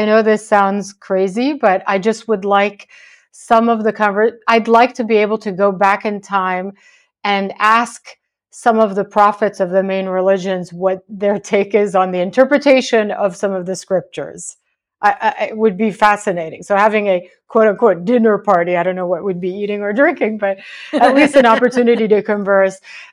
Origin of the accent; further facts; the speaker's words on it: Seattle, Washington, United States; born there; also born or lived in St. Louis; I was born in Seattle. My dad worked there as an engineer. He'd moved in the 60s from Syria to the US. My mom joined him there, and I was born there.